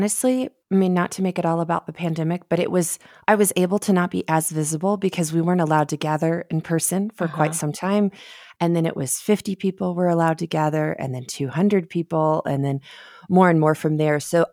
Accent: Colorado, United States; also born or lived in Texas; But I was technically born in Texas, so I am a Texan by birth, but the majority of my life has been in Colorado.

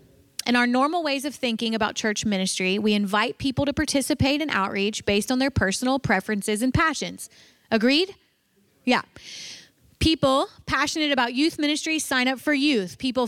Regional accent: the South, United States; I grew up in the South, okay? So we would have these mission Sundays where missionaries would come

